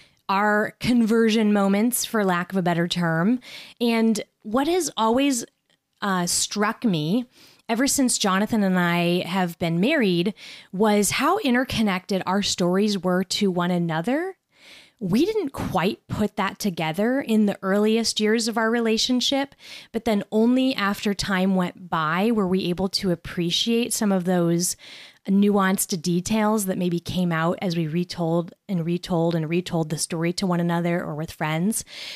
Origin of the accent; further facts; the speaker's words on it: Nebraska, United States; You know, I was from Nebraska, so you're in the center of the country, and we drove everywhere.